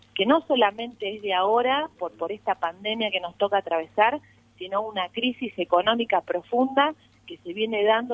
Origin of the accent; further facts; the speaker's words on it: Argentina; hubo momentos nefastos de nuestra historia como argentinos